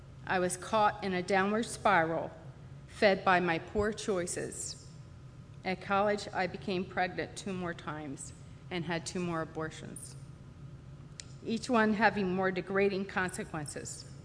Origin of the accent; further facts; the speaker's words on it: Westminster, Maryland, United States; born or raised there